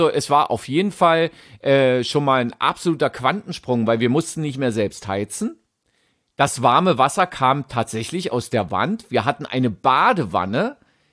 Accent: Berlin, Germany; Also wirklich direkt in Mitte, fast an der Spree. Ich bin ja auch an der Spree geboren. Berlin-Mitte-Boy. Hört man gar nicht.

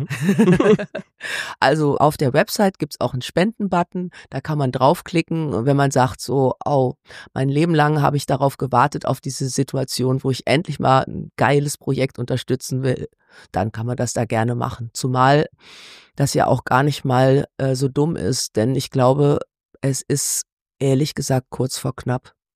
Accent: Kassel, Hesse, Germany; ich bin ja auch in der Motzstraße groß geworden in Kassel.

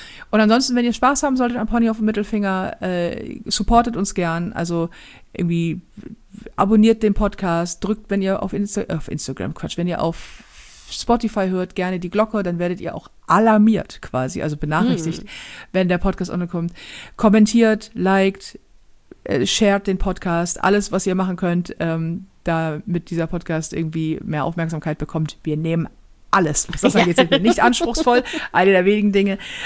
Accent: Germany; weil wir sind Deutsche und das geht um Leistung.

